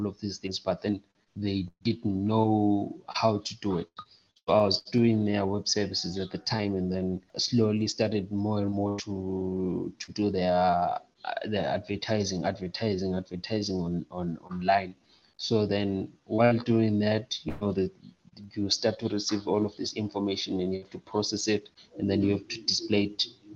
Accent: Bulawayo, Zimbabwe; I grew up in Bulawayo, and I went to Greenfield Primary School. And then I went to John Talak High in Tabazinduna, but still Bulawayo the same.

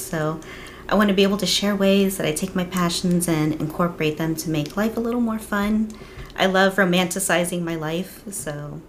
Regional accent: Houston, Texas, United States; also born or lived in Florida; now in Japan; I have been all over the place in the United States. I'm originally from Texas, Houston based. And I lived in Florida.

